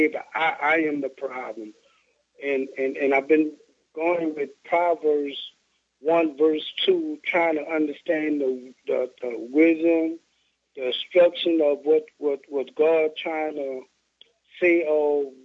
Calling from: New Orleans, Louisiana, United States; I'm from New Orleans. It's been a while since I called.

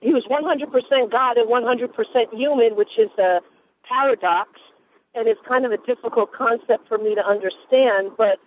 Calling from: North Brunswick, New Jersey, United States; Hi, I'm from North Brunswick.

